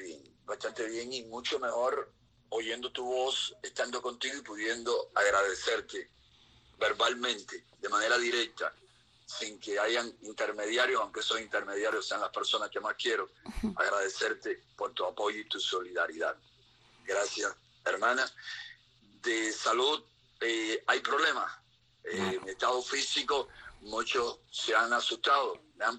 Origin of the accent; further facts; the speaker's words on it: El Caney, Santiago de Cuba, Cuba; also born or lived in Palmarito de Cauto; un año con mi padre en el Caney, en Santiago de Cuba, y los 2 años del servicio militar obligatorio. Luego a los 26 años me trasladé a Palmarito de Cauto, 4 kilómetros más al norte de Manganeso, y ahí viví hasta que me encarcelaron en el 2003.